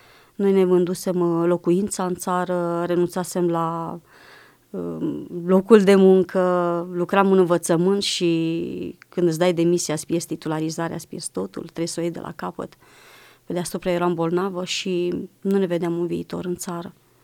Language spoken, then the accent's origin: Romanian; Romania; now in Spain; și-a dat seama că sunt româncă după nume